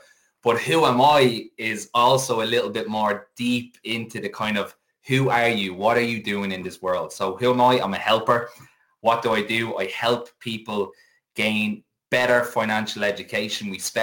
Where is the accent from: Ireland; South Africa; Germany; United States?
Ireland; Kildare; accent: a little bit of Dublin twang; But I'm a Kildare man. North Kildare, there's a big difference between North Kildare and South Kildare. But I've pretty much lived my whole life growing up in Kildare. And you know, yeah, I went to college in Dublin.